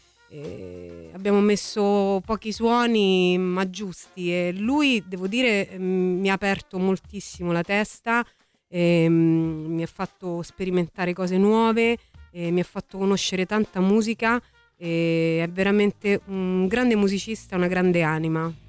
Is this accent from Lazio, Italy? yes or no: yes; Lazio, Italy; ci conosciamo da tanti anni, siamo dei Castelli